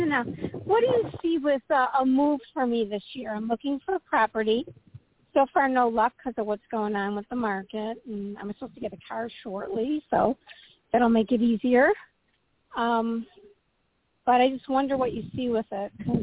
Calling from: Illinois, United States; Hi, Tony, calling from Illinois.

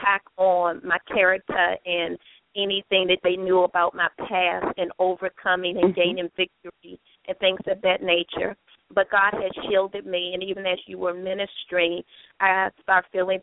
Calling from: Washington, District of Columbia, United States; I'm actually calling from the Washington, D.C. metropolitan area.

